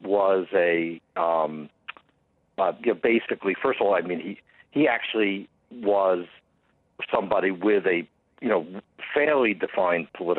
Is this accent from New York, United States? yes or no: yes; New York, United States; I happen to be from New York. Some of your listeners may tell from my accent.